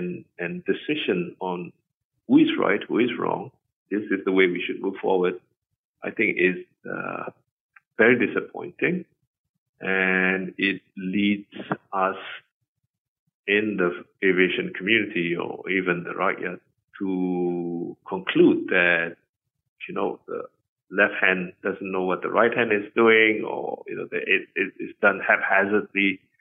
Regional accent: Malaysia; as a Malaysian

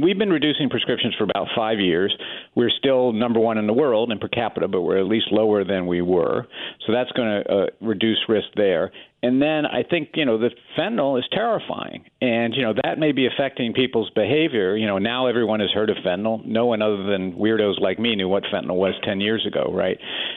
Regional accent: West Virginia, United States; I'm from West Virginia, by the way.

